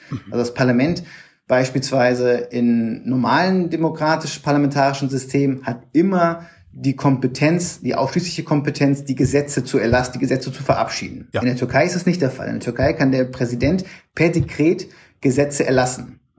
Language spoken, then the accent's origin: German; Bremen, Germany; ich war damals in meiner Heimatstadt in Bremen